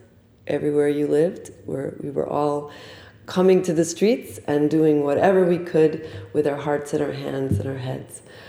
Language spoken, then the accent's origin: English; Bronx, New York, United States; Epiphany and her mother Amelia moved from the Bronx, which was a bonding point for us because I'm also from the Bronx.